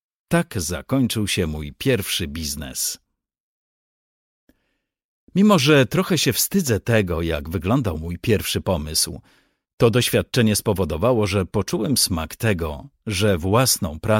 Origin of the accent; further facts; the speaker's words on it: Sweden; Kiedy dorastałem w Szwecji, moi rodzice na różne sposoby kombinowali, żeby spiąć jakoś koniec z końcem.